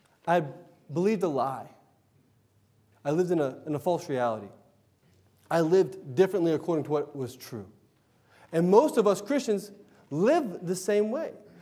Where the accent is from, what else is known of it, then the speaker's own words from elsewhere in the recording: United States; Because I'm an American kid. I was raised up on Jaws.